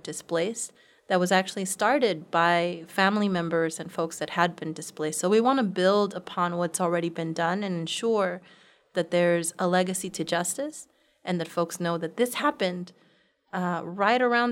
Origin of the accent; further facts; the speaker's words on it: Los Angeles, California, United States; and I'm from Boyle Heights in East